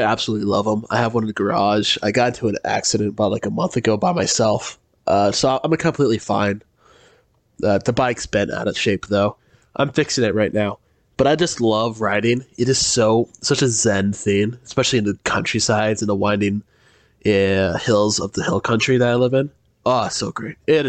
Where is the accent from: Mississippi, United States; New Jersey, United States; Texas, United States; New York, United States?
Texas, United States; Howdy, Mr. Knowles. … from Texas, and I have a couple questions for you, sir.